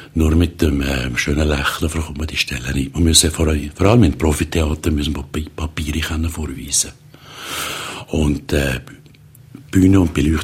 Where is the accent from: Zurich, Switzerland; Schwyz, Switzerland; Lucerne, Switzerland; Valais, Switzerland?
Valais, Switzerland; als Walliser hat man da einen gewissen Bonus ab und zu.